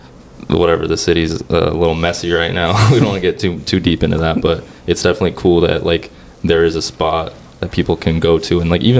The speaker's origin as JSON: {"language": "English", "town": "San Jose", "region": "California", "country": "United States", "tie": "born or raised there", "said": "One thing, like I grew up in San Jose."}